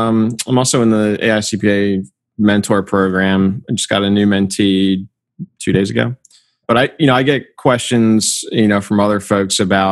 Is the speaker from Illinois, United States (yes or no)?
no; New Jersey, United States; She's from Atlanta. I'm from New Jersey. She was a year behind me in school.